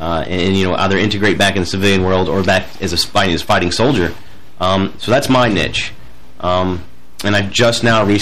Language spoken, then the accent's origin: English; Toledo, Ohio, United States; Originally Toledo, Ohio.